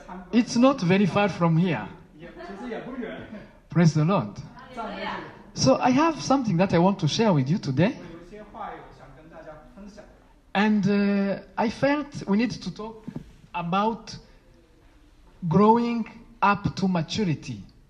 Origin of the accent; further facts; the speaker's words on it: Burundi; English is a second language; I come from Burundi myself, in Central Africa. Very small country. With 12 million of people only.